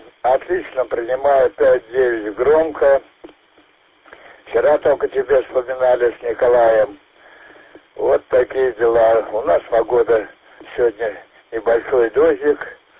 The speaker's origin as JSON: {"language": "Russian", "town": "Volgodonsk", "region": "Rostov Oblast", "country": "Russia", "said": "Я из Волгодонска"}